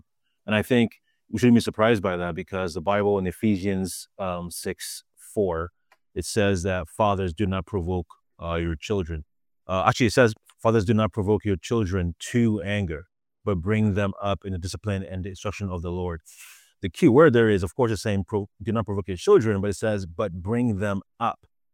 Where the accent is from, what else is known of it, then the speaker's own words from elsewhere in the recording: Ghana; I was born and raised in Ghana. And being in Ghana, by the time I was 10 years old, I had been in so many fights.